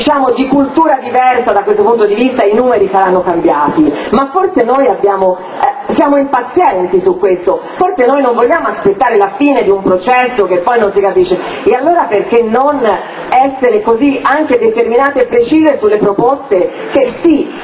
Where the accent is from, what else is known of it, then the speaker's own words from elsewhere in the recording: Florence, Tuscany, Italy; vengo da Firenze.